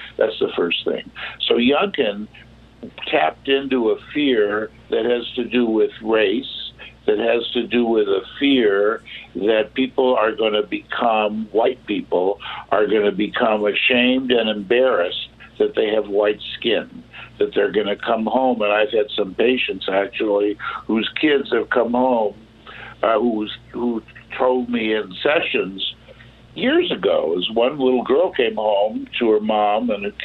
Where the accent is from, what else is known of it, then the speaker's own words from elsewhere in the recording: Los Angeles, California, United States; I remember growing up in Los Angeles, they wouldn't allow us to learn about UNESCO